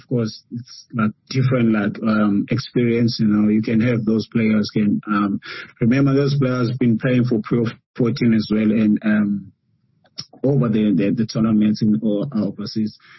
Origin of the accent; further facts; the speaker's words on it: South Africa; It's tough for us as South African players, you know.